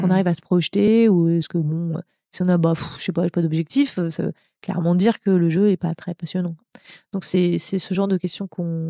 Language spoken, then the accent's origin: French; France; now in United States; Mais oui, je suis française, hein, je ne suis pas américaine, j'ai une carte verte.